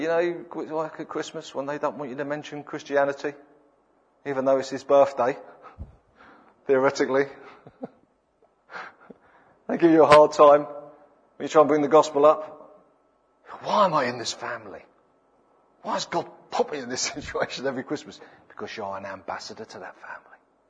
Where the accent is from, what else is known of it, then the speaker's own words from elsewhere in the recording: King's Cross, London, United Kingdom; When I grew up in King's Cross, I'm an inner city boy. Council estates, drug dealers, gangs, prostitution, that kind of area.